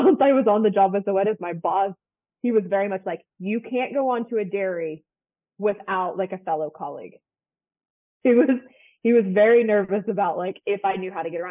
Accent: Scott City, Kansas, United States; So where I'm from is from Scott City, Kansas. If you're familiar, like that is right in the heart of feedlot country.

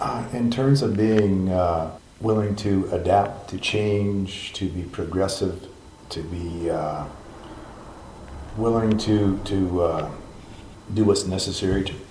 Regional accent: Meadville, Pennsylvania, United States; I can remember growing up in Meadville

